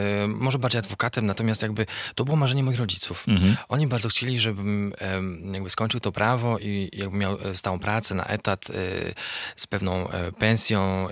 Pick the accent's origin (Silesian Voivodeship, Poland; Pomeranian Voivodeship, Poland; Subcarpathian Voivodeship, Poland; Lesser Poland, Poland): Silesian Voivodeship, Poland; Bielsko-Biała; born there; Urodziłem się oczywiście w Polsce, na południu, w Bielsku-Białej. Moja mama jest Polką, tata jest Amerykaninem, ale do tego mam też niemieckie obywatelstwo. Także mieszkaliśmy w różnych miejscach na świecie ze względu na pracę moich rodziców.